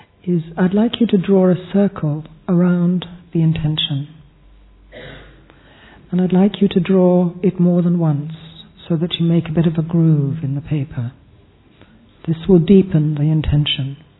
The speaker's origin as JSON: {"language": "English", "region": "London", "country": "United Kingdom", "tie": "born or raised there", "said": "And I was brought up with Daddy in London, of course, so I'm very, very, very, very fortunate."}